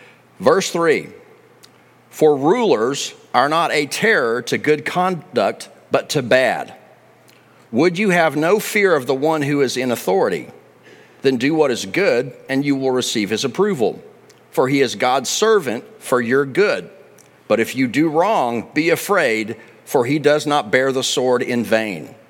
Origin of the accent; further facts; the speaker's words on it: Texas, United States; because, you know, I am a Texan and an American, and I've read the Constitution